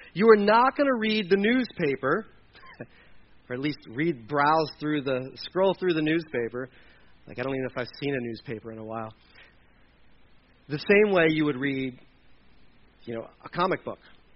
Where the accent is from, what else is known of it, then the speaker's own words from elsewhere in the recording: Delaware, United States; I grew up in Delaware, and I'm not exaggerating.